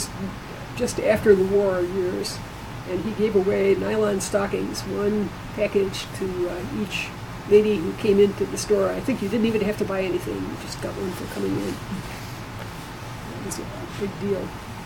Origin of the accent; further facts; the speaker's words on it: Indianapolis, Indiana, United States; born there; also born or lived in Southern Pines, North Carolina; I was born in 1939 in Indianapolis, Indiana. My dad was an insurance salesman, so we did a lot of moving around. The family did a lot of moving around.